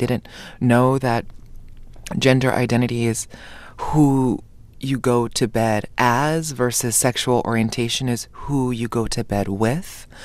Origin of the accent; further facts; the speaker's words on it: Hawaii, United States; You know, growing up in Hawaii, trans people were a part of my everyday.